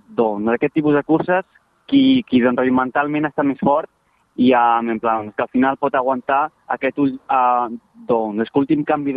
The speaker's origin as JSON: {"language": "Catalan", "region": "Catalonia", "country": "Spain", "said": "anem molts a la secció espanyola que som catalans"}